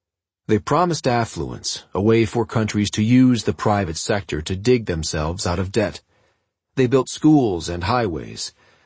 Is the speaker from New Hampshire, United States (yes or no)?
yes; New Hampshire, United States; at a meeting of leaders from many countries held in Bretton Woods, New Hampshire, my home state.